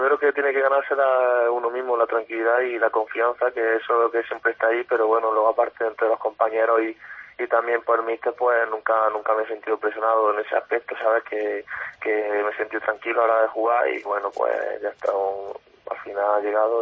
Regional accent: Jaén, Andalusia, Spain; sí, sí, soy de Jaén

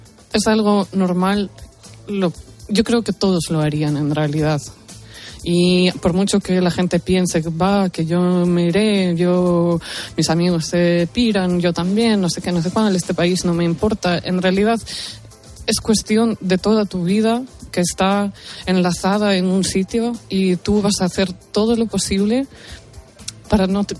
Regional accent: Kyiv, Ukraine; Spanish is a second language; Somos los dos de Kiev, nuestras familias están aquí, nuestros amigos

